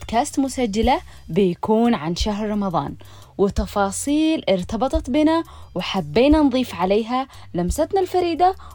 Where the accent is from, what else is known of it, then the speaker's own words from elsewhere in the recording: Yemen; ولكن بلهجتنا إحنا اليمنيين